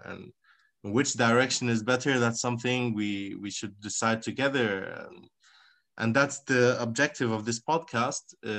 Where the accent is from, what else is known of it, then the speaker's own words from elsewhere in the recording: Abu Dhabi, United Arab Emirates; now in Spain; I'm Lebanese, born and raised in Abu Dhabi, unfortunately. And I've been living in Spain for approximately 7 years.